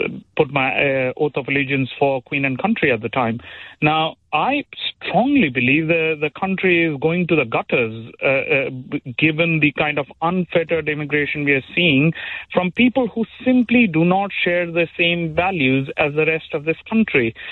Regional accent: India; now in United Kingdom; For people who like me who've come from abroad, I came from India, for us it is a privilege to become British.

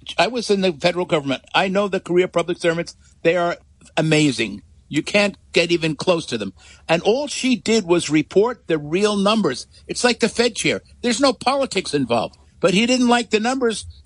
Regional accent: New York, United States; I've known this fellow since I'm a New Yorker. Since I'm in my teens

